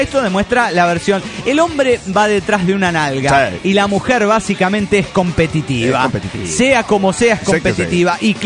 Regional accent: Costa Rica; de Tiquicia.

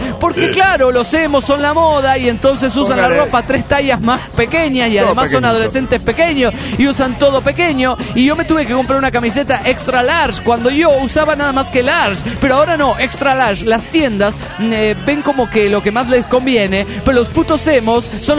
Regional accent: Mexico City, Mexico; now in Tijuana, Mexico; Yo soy del DF.

